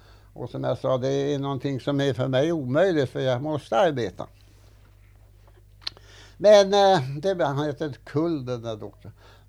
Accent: Grimsta, Uppsala County, Sweden; Jag kom då ifrån min hemsocken Ärentuna. Jag är född i Grimsta i Ärentuna. Min far var lantbrukare, det är en gård som ligger i åkanten där som är 63 tunnland.

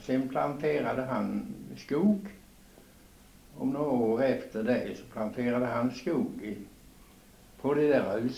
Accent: Torup, Skåne, Sweden; born there; jag är född i Torup. På en plats. Här ute i Torup.

